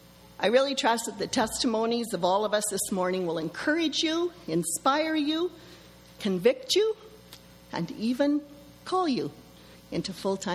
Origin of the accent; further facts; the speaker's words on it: Three Hills, Alberta, Canada; I grew up in Three Hills. It's a town about an hour away.